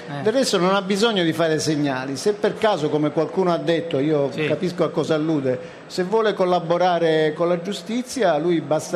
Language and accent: Italian; Sicily, Italy; ma io sono siciliano come lei, sappia che io sarei disponibile a fare qualsiasi cosa per il bene della mia terra